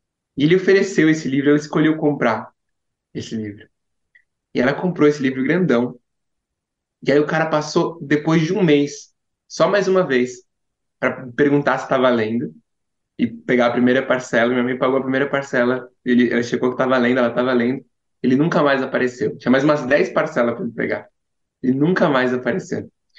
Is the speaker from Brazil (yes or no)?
yes; Brazil; born there; eu cheguei no Brasil, eu nasci aqui no Brasil, numa viagem, com minha mãe